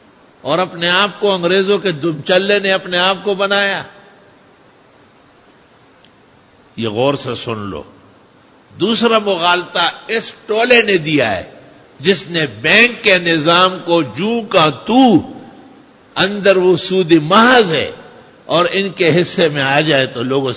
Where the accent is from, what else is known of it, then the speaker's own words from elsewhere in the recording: Pakistan; میں پاکستان کا ہوں, اسی شہر کا مفتی ہوں جس شہر میں وہ شیخ الاسلام اور مفتی اعظم بنے ہوئے ہیں